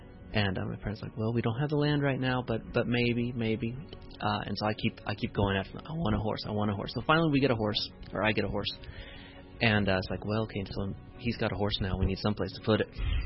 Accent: Florida, United States; born there; I was born in South Florida in a city. And obviously, that's a city.

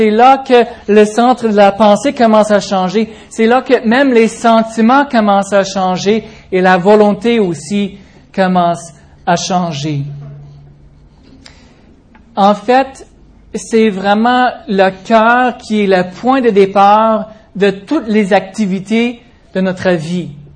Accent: Georgia, United States; French is a second language; now in Canada; Moi, je viens de la Géorgie, alors c'est juste en haut de la Floride, puis il fait quand même beaucoup plus chaud qu'ici.

